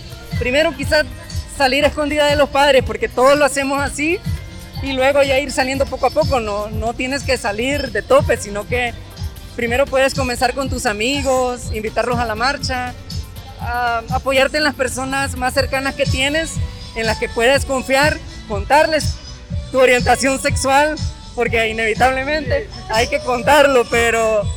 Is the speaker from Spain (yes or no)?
no; Santa Ana, El Salvador; Hacemos entregas en Santa Ana, más que todo porque soy de Santa Ana.